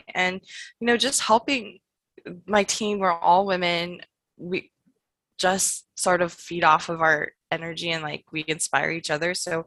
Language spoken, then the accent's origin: English; Los Angeles, California, United States; I'm actually from Los Angeles, so I'm off of Los Angeles. Like we're based out of Palos Verdes, but we like to say Los Angeles because that's what the world knows.